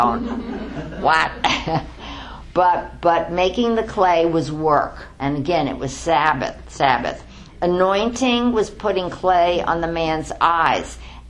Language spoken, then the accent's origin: English; New York City, New York, United States; Now, I'm not from the farm. I'm not from, you know, any place where we grew things. I'm from New York City.